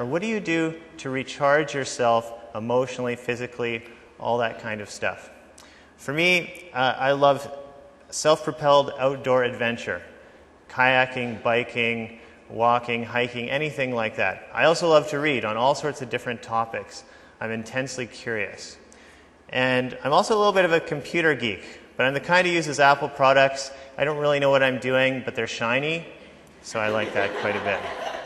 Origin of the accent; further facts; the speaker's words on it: Gimli, Manitoba, Canada; I grew up in Gimli, Manitoba.